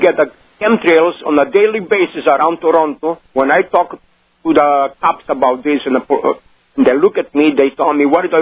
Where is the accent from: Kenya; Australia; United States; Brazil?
Brazil; I was trained in Brazil. I'm from Brazil.